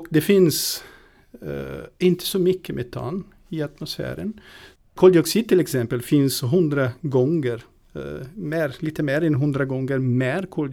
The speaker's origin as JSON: {"language": "Swedish", "region": "Southern Brazil", "country": "Brazil", "second_language": "Swedish", "moved": "as an adult", "lives_now": "Sweden", "said": "Nej, inte alls. Jag kommer från Brasilien faktiskt, från södra Brasilien."}